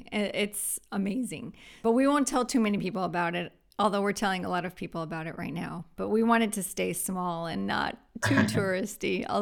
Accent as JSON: {"language": "English", "country": "United States", "tie": "born or raised there", "said": "that's exactly the same how a lot of Americans feel, right? So like we grew up here, so we want to explore other areas."}